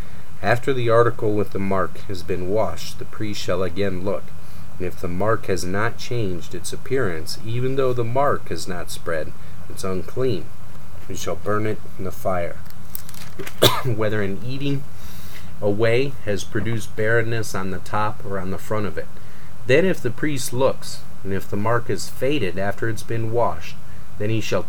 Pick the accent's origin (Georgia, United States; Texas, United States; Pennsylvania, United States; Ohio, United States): Ohio, United States; Cleveland; You know, I grew up in Cleveland. That's the home of rock and roll, for crying out loud.